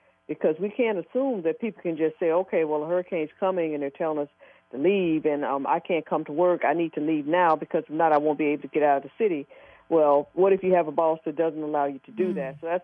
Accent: Memphis, Tennessee, United States; because I grew up in Memphis, which is right. They call Memphis the capital of Mississippi. And it's right on the Mississippi River.

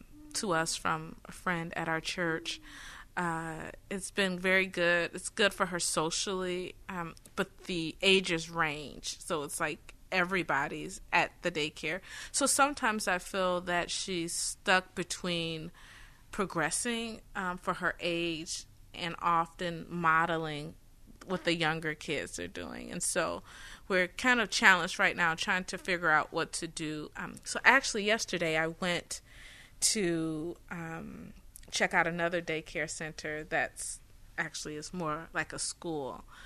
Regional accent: Cleveland, Ohio, United States; now in New Orleans, United States; I'm not from New Orleans. I'm originally from Cleveland, Ohio. I've been here, it feels like right since Katrina.

